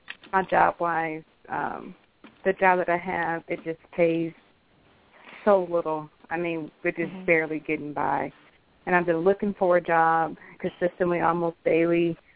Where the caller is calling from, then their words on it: Indiana, United States; I'm calling from Indiana.